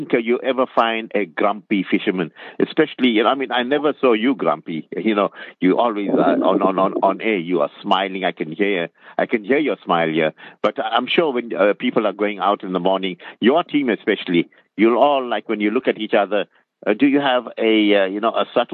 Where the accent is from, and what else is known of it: South Africa